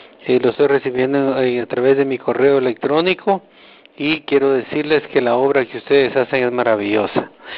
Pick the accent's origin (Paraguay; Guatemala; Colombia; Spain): Guatemala; Soy de Guatemala, vivo en Guatemala.